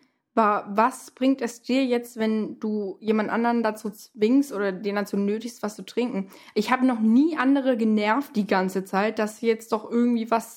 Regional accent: Germany; ich bin aber auch, also als Deutscher ist man da aber dann auch nochmal abgeschreckter, weil selbst in Deutschland essen wir nicht so viel Fleisch wie hier.

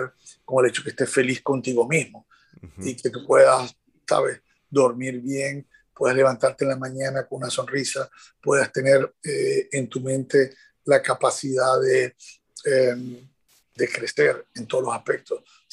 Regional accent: Venezuela; me siento muy orgulloso de siendo venezolano haber hecho eso en Colombia, pues

